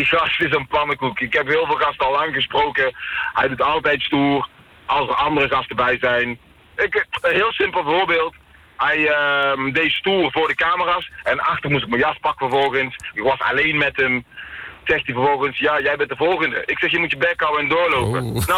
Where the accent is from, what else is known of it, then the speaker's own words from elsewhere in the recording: North Brabant, Netherlands; Ik ben heel simpel, ik ben een Brabander en ik zeg gewoon wat het is.